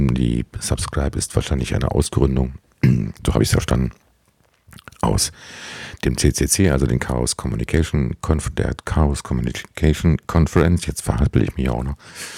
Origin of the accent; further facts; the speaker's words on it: Berlin, Germany; Weißensee gehört inzwischen zum Großbezirk Pankow, Berlin-Pankow. Das ist der Bezirk, in dem ich aufgewachsen bin, in meiner Heimat.